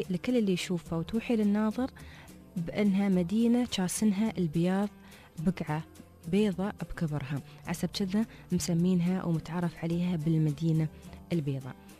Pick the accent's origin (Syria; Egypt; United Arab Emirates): United Arab Emirates; Dubai